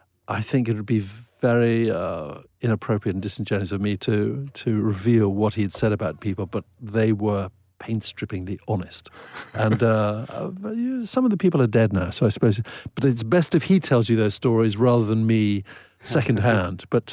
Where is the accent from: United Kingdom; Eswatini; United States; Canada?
Eswatini; when I was a teenager in the 70s, growing up in Swaziland.